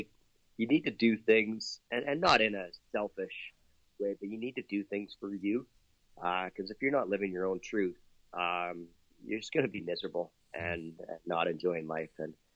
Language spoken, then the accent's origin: English; Alberta, Canada; So, yeah, I'm from Canada, southern Alberta, about an hour south of Calgary.